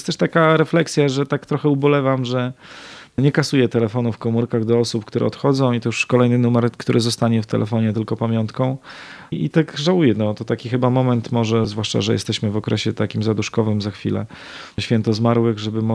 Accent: Płock, Masovian Voivodeship, Poland; moved away as an adult; now in Olsztyn, Poland; przyjechałem do Olsztyna z Płocka rodzinnego na studia w 98 z jedną walizką, jako młody chłopak, niespełna 20-letni

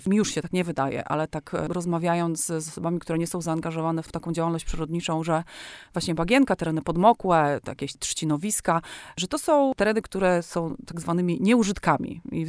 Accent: Ostróda, Warmian-Masurian Voivodeship, Poland; jesteśmy z Ostródy. Ostródy to jest małe środowisko

